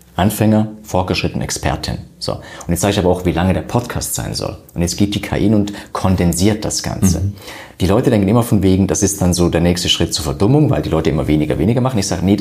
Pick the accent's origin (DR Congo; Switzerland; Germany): Switzerland; Und ich komme aus der Schweiz